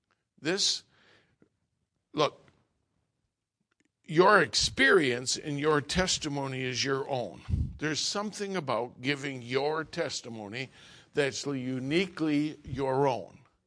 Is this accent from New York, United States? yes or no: yes; Schenectady, New York, United States; I was born and raised in Schenectady. Well, it wasn't really Schenectady. It was 4 miles west of Schenectady in a small town. That was actually where they had a trading post. And my great-great-grandparents came from the old country. They were Swedish. Well, Grandma had some Norwegian blood.